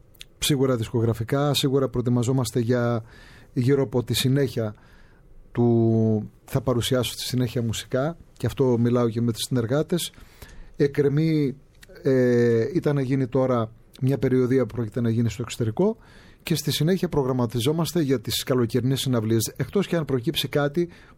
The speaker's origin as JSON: {"language": "Greek", "town": "Fones", "region": "Crete", "country": "Greece", "tie": "born or raised there", "said": "Από Κόρωνα είμαι εγώ, την επαρχία από Κορώνου. Το χωριό μου βέβαια είναι μικρό. Είναι αδικημένο το χωριό μου γιατί είναι... Εγώ λέω ότι δεν το γράφει ο χάρτης. Η αλήθεια είναι. Αλλά εντάξει, Φωνές λέγεται το χωριό μου."}